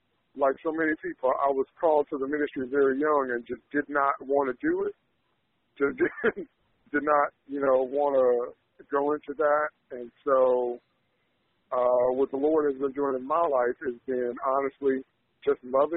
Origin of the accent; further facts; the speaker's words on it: Evanston, Illinois, United States; now in Chicago, United States; I'm calling from Chicago, and I'm originally from Evanston, which is the first city north of Chicago.